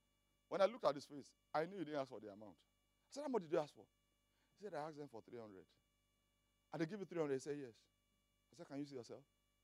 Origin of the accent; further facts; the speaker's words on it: Nigeria; And I come from Nigeria.